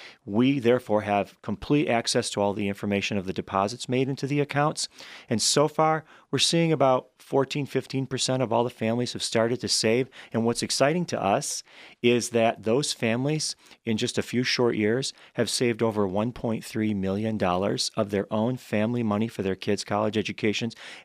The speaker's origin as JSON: {"language": "English", "town": "Muskegon", "region": "Michigan", "country": "United States", "tie": "born or raised there", "said": "I am. I grew up in Muskegon."}